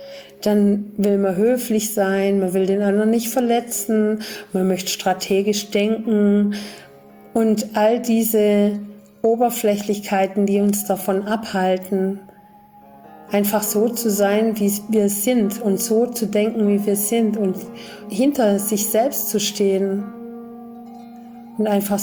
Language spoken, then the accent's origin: German; Germany; ich bin eben in Deutschland groß geworden